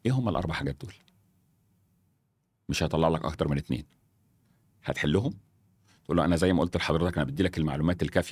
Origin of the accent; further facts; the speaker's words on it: Egypt; عشان في مصر عندنا التجاره والبيزنس، عندنا في مصر المثل يقول لك ايه